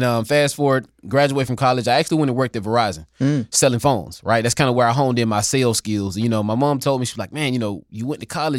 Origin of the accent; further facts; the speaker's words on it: Georgia, United States; But nevertheless, born and raised in South Georgia, first college grad in my family.